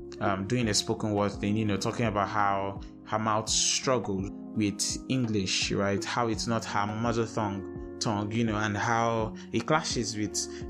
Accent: Port Harcourt, Rivers, Nigeria; also born or lived in Lagos; I think we were born in Lagos, but then we moved to Port Harcourt. So for I think the first 5 years of my life, I grew up in Port Harcourt. And she said, according to her, she said, before I started nursery school, I think, I used to speak the Port Harcourt language.

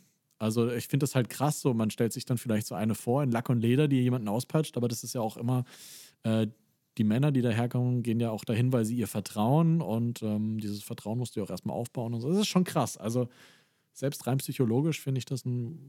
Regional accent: South, Germany; ich bin ja im Süden aufgewachsen und da gibt es halt viele Baggerseen.

